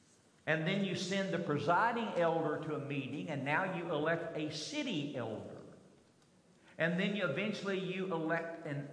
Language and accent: English; Kentucky, United States; Now, I'm a country boy, and I grew up in Kentucky, and I have always loved pinto beans.